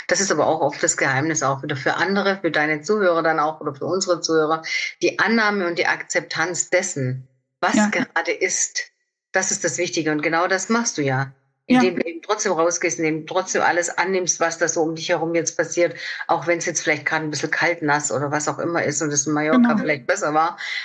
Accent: Baden-Württemberg, Germany; ich komme aus dem Oberschwäbischen

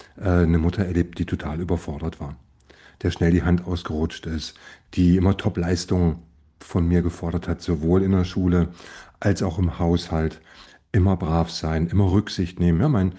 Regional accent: Berlin, Germany; Ja, ich bin ja noch in der DDR aufgewachsen. Ich war 14, als die Mauer fiel, so ungefähr zur Einordnung. Und bin in Berlin groß geworden

